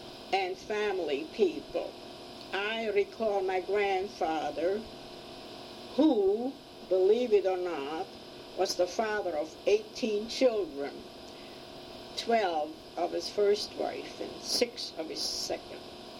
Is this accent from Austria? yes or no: yes; Vienna, Austria; born there; English is a second language; I was born in Vienna, and I'm the only child.